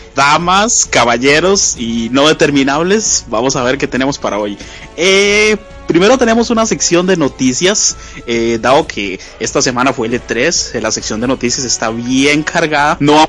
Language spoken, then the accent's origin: Spanish; Costa Rica; es un podcast hecho en Costa Rica. Los que lo hacemos somos costarricenses, obviamente.